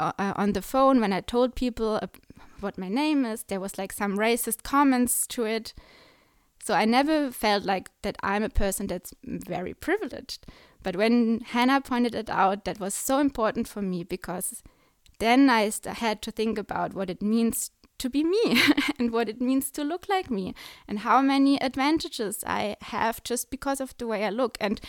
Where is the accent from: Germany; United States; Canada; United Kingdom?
Germany; maybe because she's from England, I'm from Germany, and we both like talked about our experience being in Myanmar.